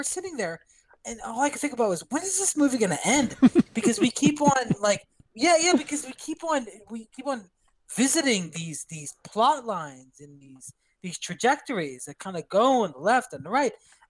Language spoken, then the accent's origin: English; Pittsburgh, Pennsylvania, United States; accent: Pittsburgh; and I were to do my Pittsburgh accent, we were about to do that.